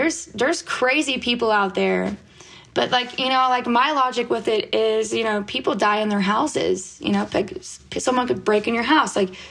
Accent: West Virginia, United States; especially like me growing up in West Virginia in a smaller town, like just tucked away in the mountains, and, you know, everyone like crowds around the rivers. And I grew up kind of poor, you know.

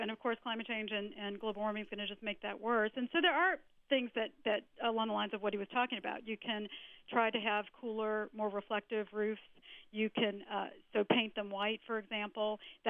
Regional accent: New Orleans, Louisiana, United States; Even my hometown of New Orleans is trying to use some of the vacant lots

